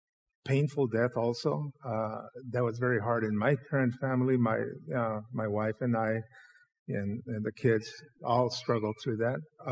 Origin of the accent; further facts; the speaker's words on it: Mexico; also born or lived in Texas, United States; now in Idaho, United States; That's why he's my friend. But I grew up in Mexico. We lived there 12 years of my life. I moved to the States, and I've been in Idaho since 71.